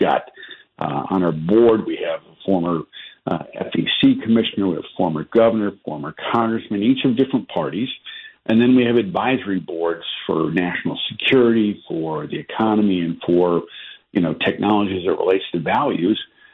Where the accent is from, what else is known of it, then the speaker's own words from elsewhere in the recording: Michigan, United States; So I grew up in Michigan.